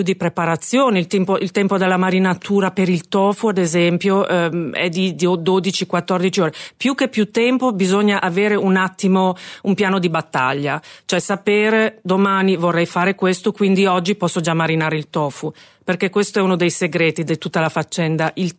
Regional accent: Carpi, Emilia-Romagna, Italy; also born or lived in Bolzano / Rome; Io sono un misto, mia mamma è veneta, di Conegliano, mio padre è nato a Carpi, però io sono nata a Bolzano, poi abbiamo vissuto a Roma e poi siamo tornati a Carpi.

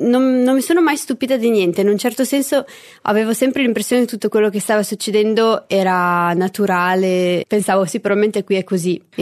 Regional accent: Milan, Lombardy, Italy; now in Berlin, Germany; è nata e cresciuta a Milano e 5 anni fa si è trasferita a Berlino

